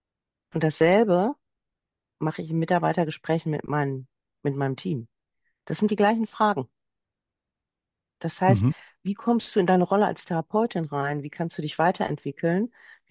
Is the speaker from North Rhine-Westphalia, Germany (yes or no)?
yes; Essen, North Rhine-Westphalia, Germany; born there; In Essen, meiner Geburtsstadt.